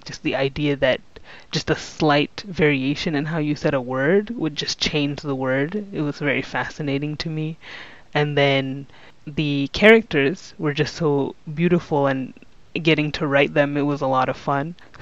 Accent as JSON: {"language": "English", "region": "Quebec", "country": "Canada", "said": "So more specifically, I'm from Canada in the province of Quebec. So if anybody knows anything about that province, it's that it's mostly French-speaking. As a child, obviously, my whole life was in English."}